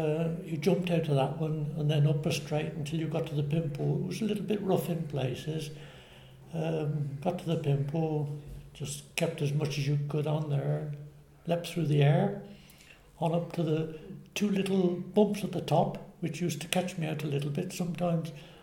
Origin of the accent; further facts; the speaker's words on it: Great Whitley, West Midlands, United Kingdom; also born or lived in Stourport; I was born in Stourport, Lucy Baldwin's. Mm-hmm. Lived in Great Whitley pretty well all my life, apart from about 12 months I lived in Little Whitley when I got married. About 41 years I think it is now, yeah. I attended Great Whitley School